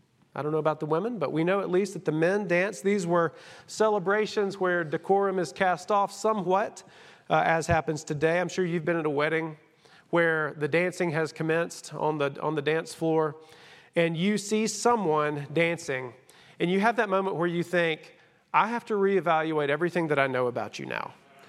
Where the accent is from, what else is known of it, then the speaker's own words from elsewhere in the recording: Georgia, United States; and I grew up in Rabun County. I mean, I grew up in places where people don't go